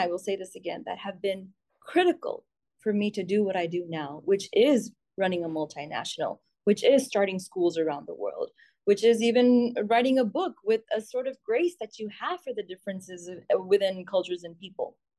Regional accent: India; which I really did not get being an Indian citizen. And it's not a problem of the country. It's just cultural.

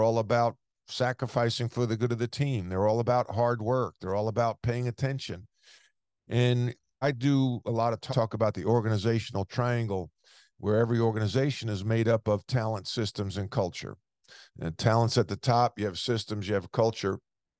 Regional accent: New York, United States; I was used to that growing up on Long Island playing. I played for Bob McKillop at Holy Trinity High School.

